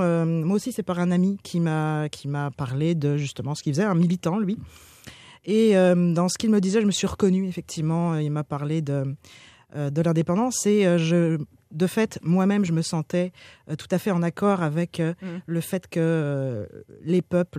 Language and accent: French; France; moved away; Je viens de France. Je me suis toujours intéressée à la politique en France, bien sûr.